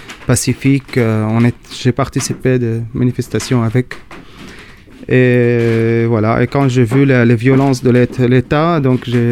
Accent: Syria; now in France; Moi, je viens de la Syrie, mais je suis d'une nationalité libanaise. On peut dire libano-syrien.

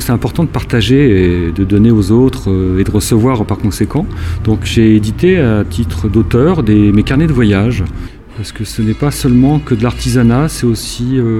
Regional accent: Paris, Île-de-France, France; parce que moi, je suis juste à côté, je suis de Ménilmontant.

